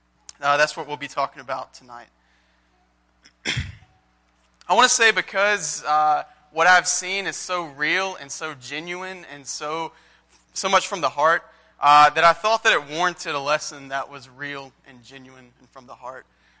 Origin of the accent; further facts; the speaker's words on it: Prattville, Alabama, United States; I grew up in Prattville, I spent a summer in Kentucky, I spent a few weeks in the Philippines